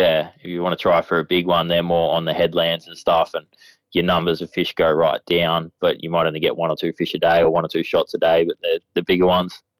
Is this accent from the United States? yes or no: no; Bacchus Marsh, Victoria, Australia; now in Cairns, Australia; But yeah, I grew up in Bacchus Marsh, just out of Melbourne, and my family's still there.